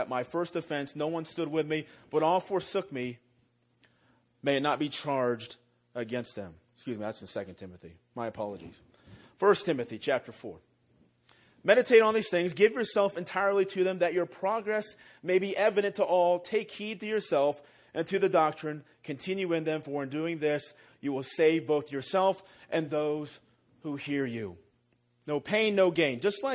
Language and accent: English; West Milton, Ohio, United States; We have a community park where I grew up in West Melton, in Miami County.